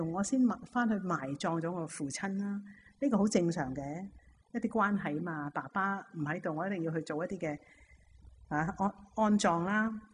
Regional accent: Hong Kong; 但系今日我哋香港人咧，唔好讲话你跟随

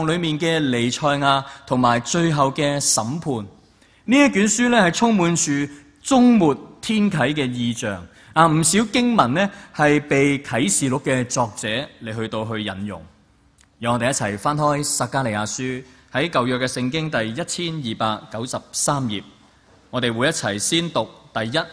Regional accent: Hong Kong; 今天我们作为香港人，我们都很难明白什么是国破家亡的情况。

